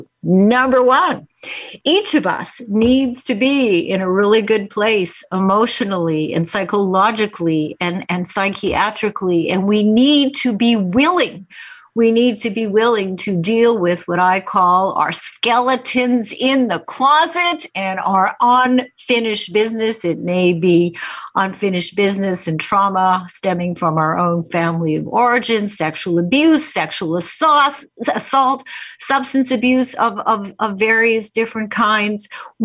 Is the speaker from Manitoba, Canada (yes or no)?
yes; Winnipeg, Manitoba, Canada; When I was growing up in Winnipeg